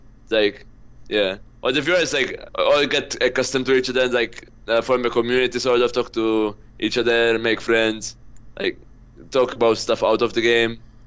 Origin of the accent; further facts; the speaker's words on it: Malta; I'm from Malta, a country which Blizzard don't know about, apparently. yeah, it's like a very small island under Italy.